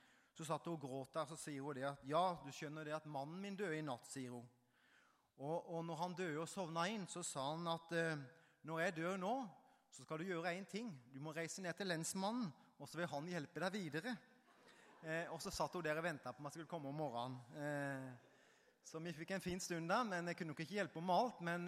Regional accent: Hisøya, Agder, Norway; så jeg kommer jeg jo fra Hisøya. Jeg har jo bodd der i oppveksten og født oppvokst der.

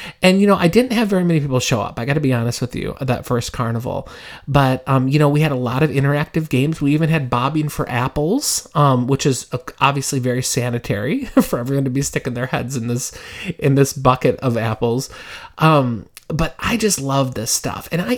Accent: Minnesota, United States; You know, I was a kid and I grew up in Minnesota. So actually, I still live in Minnesota.

